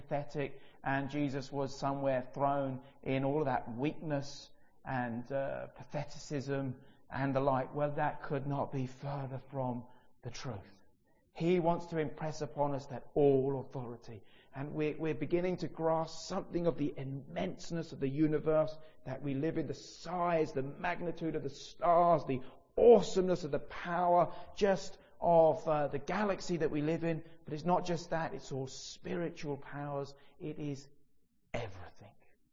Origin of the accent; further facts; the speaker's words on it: Brighton, South East England, United Kingdom; I grew up in Brighton